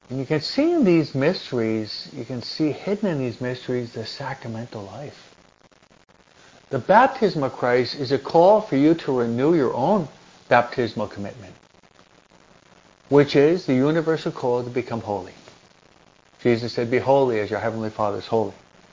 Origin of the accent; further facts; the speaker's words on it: New York, United States; also born or lived in New Jersey; I was brought up and raised in New York and New Jersey.